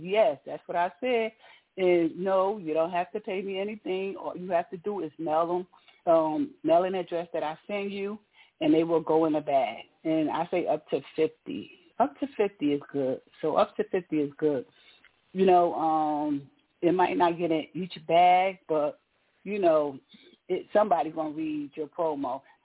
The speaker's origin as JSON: {"language": "English", "town": "Newark", "region": "New Jersey", "country": "United States", "tie": "born or raised there", "said": "born and raised in Newark, New Jersey. That's right, Jersey is in the house."}